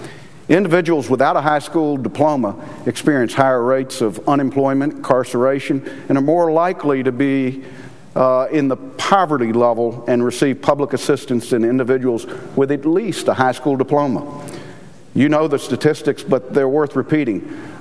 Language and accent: English; North Carolina, United States; Just last week, my home state of North Carolina released its most current data on our state's dropout crisis.